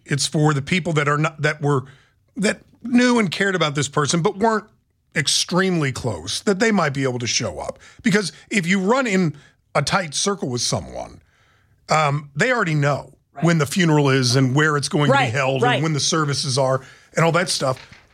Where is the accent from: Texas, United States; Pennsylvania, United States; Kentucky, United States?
Texas, United States; Fort Hood; a dear friend who I grew up with in Fort Hood, Texas